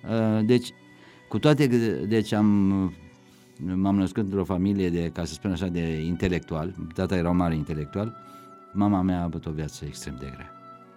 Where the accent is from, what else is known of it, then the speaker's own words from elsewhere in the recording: Râmnicu Sărat, Buzău County, Romania; Vreau să vă spun că sunt din Râmnicu Sărat.